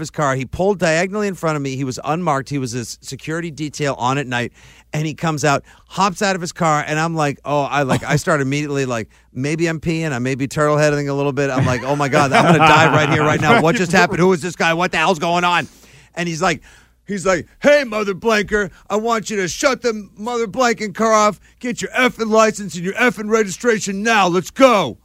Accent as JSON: {"language": "English", "town": "Braintree", "region": "Massachusetts", "country": "United States", "tie": "born or raised there", "said": "I grew up in Braintree, so when they really popped in 89"}